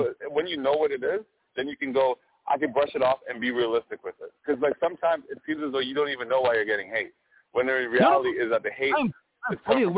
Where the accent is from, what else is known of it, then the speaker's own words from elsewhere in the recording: Trinidad & Tobago; now in Canada; I'm an immigrant. I came from Trinidad. I went to Canada.